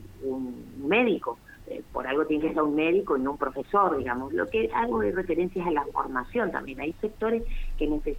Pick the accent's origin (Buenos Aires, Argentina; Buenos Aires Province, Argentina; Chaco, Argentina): Chaco, Argentina; born there; also born or lived in Corrientes; yo he vivido mucho tiempo en Corrientes. Yo soy de nacimiento, soy correntina, uh-huh. Solamente quiero decir, pero así que tengo mucha vinculación porque yo soy de esos resultados de padres chaqueños que fueron a estudiar Corrientes y así, que tuvieron hijos en Corrientes